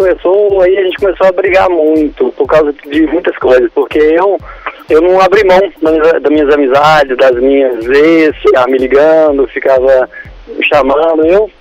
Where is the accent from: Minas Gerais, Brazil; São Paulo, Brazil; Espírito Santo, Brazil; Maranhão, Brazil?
Minas Gerais, Brazil; Belo Horizonte; Eu sou de BH.